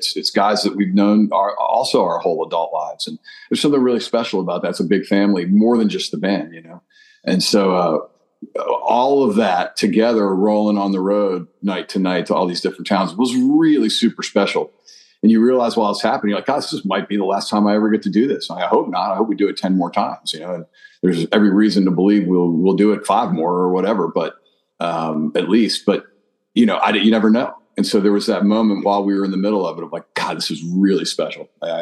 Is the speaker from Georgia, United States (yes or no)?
no; Montgomery Village, Maryland, United States; I grew up in Montgomery Village. So a lot of my friends made that move just north to Frederick.